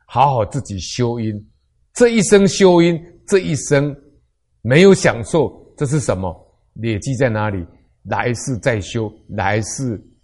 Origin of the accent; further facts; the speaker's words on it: China; 我们中国人讲说，贵为天子，富有四海